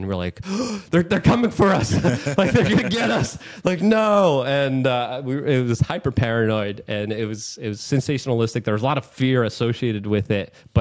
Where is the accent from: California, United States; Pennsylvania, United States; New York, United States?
New York, United States; New York City; Because like growing up in New York City, you automatically have kind of a distrust of authority of police officers